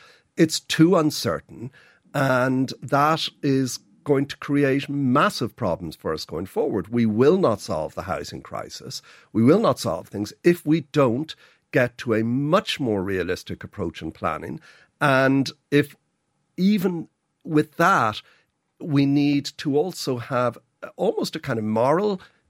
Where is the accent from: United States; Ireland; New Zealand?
Ireland; Dundrum, County Dublin; You know, I grew up in Dundrum. Dundrum is a really well-connected part of the city.